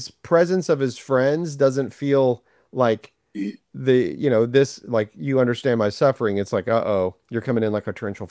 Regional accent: the South, United States; We're from the South, so that's how we talk.

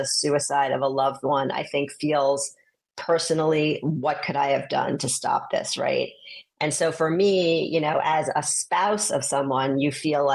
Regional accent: New York City, New York, United States; born and raised in New York City and going out to this California situation, it was eye-opening.

